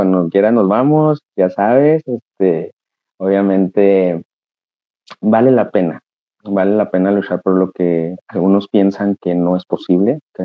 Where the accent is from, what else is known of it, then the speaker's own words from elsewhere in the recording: Mexico; Porque a final de cuentas somos mexicanos.